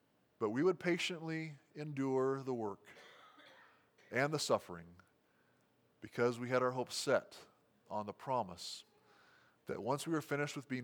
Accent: Iowa, United States; I grew up in Northwest Iowa

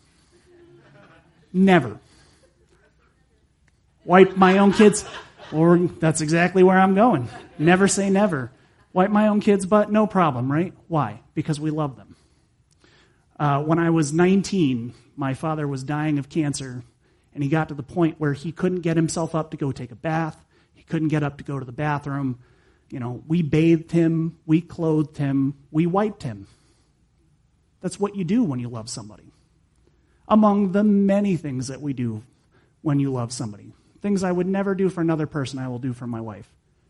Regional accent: United States; As an American, I find that very hard.

